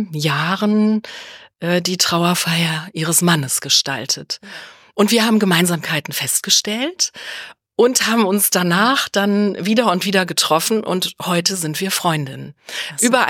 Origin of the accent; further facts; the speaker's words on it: Braunschweig, Lower Saxony, Germany; ich komme aus Braunschweig, da kam immer der Bücherbus in unseren Stadtteil.